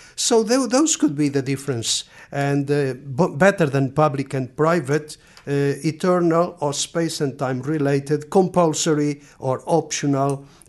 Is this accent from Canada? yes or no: no; Fatima, Centro, Portugal; You know, I was from Portugal and Fatima, I had grown up in Fatima.